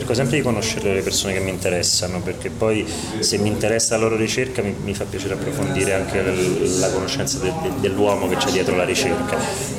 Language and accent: Italian; Rome, Lazio, Italy; Sono cresciuto a Roma, ho iniziato a lavorare a Roma